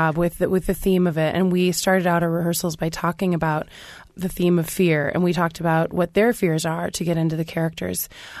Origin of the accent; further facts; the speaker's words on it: Jasper, Indiana, United States; My sister's 10 years older than me, and we're from Jasper, Indiana. And so at Jasper High School, they did a production of Wiley and the Hairy Man.